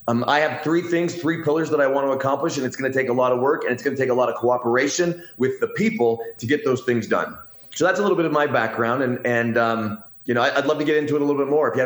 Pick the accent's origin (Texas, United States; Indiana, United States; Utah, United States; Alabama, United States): Utah, United States; Salt Lake City; I've lived in Utah my whole life, lifelong Utah. I grew up in Salt Lake.